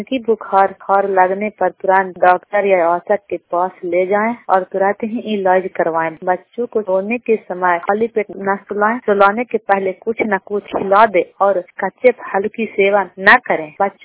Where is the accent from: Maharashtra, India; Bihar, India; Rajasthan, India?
Bihar, India; Hilsa; ग्राम पोना का निवासी हूँ, दर्पण थाने हिलसा जिला नलमू।